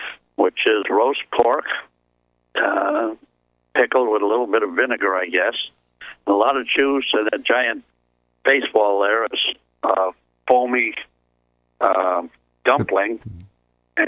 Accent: Ireland; I'm Irishman.

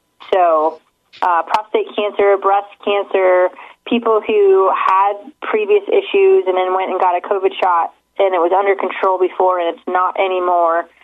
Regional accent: Iowa, United States; We're based out of St. Louis, but we have offices in southern Iowa in my hometown and Detroit, Michigan.

